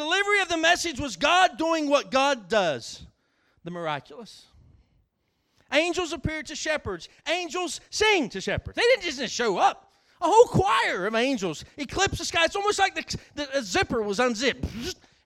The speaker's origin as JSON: {"language": "English", "region": "West Virginia", "country": "United States", "tie": "born or raised there", "said": "I grew up in Boone County. Come on now. Some of you still live in Boone County."}